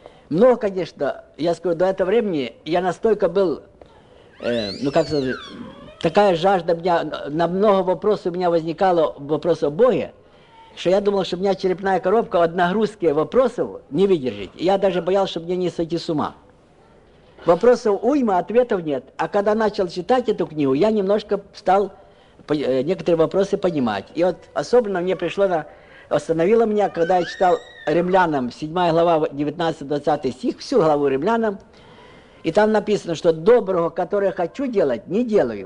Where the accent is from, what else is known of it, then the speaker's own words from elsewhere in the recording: Voznesensk, Mykolaiv Oblast, Ukraine; я родом с Вознесенска, Николаевской области был